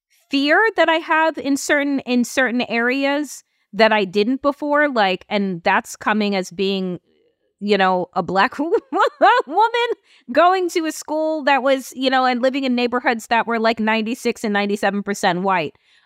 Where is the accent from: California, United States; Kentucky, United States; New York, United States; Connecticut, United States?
New York, United States; Long Island; I'm from Long Island, New York, and where I have grown up, I've told you, out east on Long Island in Suffolk County, has become incredibly red.